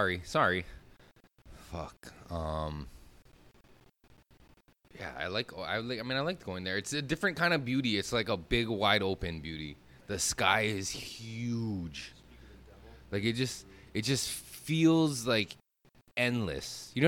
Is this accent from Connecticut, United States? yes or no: no; Hawaii, United States; I'm not Hawaiian. I'm half Japanese, half Haole. But I'm born and raised here. My fucking roots is here.